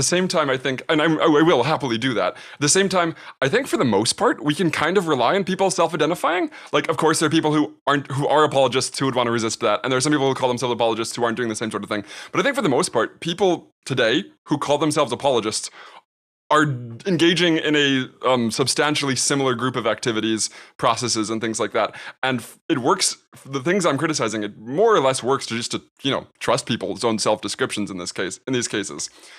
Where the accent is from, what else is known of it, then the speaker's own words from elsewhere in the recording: United States; I'm an American, in America